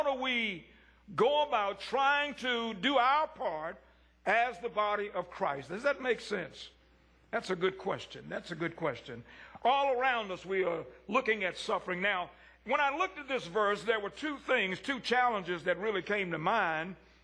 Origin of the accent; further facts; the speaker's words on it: Scottsburg, Virginia, United States; I am from Scottsburg, Virginia, and we say Eutychus